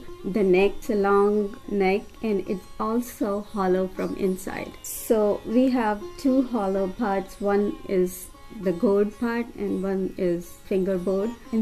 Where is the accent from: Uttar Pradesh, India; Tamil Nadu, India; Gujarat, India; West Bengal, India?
Uttar Pradesh, India; English is a second language; also born or lived in Rajasthan; now in Johnston, United States; Originally, I'm from India, but now I live with my husband in Iowa, Johnston, with my two kids. I came in America in 1992. I'm from Uttar Pradesh. It's a state near Delhi. I studied in state of Rajasthan.